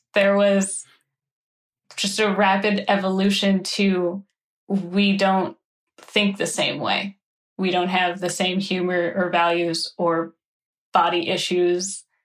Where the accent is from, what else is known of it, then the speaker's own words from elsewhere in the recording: Midwest, United States; Yes, in the Midwest, this is how we argue.